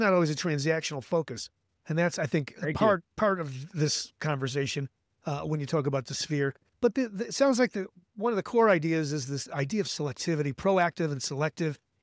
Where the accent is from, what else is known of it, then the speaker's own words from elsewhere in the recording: Chicago, Illinois, United States; By the way, I'm from Chicago.